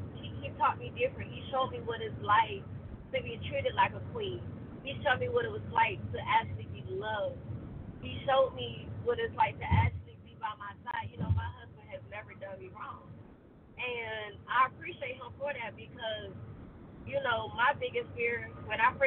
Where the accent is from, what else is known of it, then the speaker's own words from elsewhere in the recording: Georgia, United States; I'm from Georgia. I'm from the South.